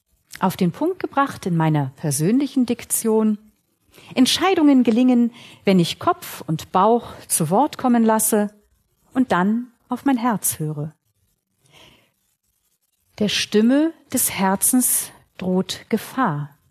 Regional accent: Baltic coast, Germany; Ich bin direkt am Meer groß geworden.

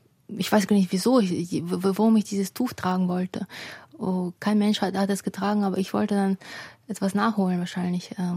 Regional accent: Odesa, Odesa Oblast, Ukraine; Aus Odessa. Also wir sind beide in Odessa aufgewachsen.

